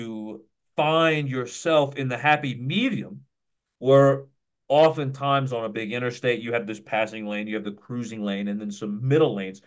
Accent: Kentucky, United States; Growing up in Kentucky, driving there, I didn't really have any frame of reference.

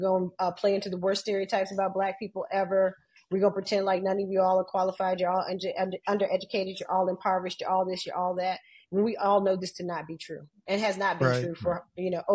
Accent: Richmond, Virginia, United States; I mean, my hometown in Richmond, Virginia, the Retail Merchants Association was put into place to run all those black businesses out of business

